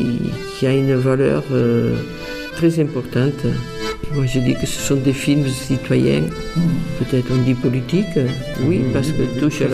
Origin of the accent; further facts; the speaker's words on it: Tarragona, Catalonia, Spain; French is a second language; moved away as an adult; now in France; Je suis née à Tarragone et j'y ai vécu jusqu'à l'âge de 21 ans, pendant le franquisme.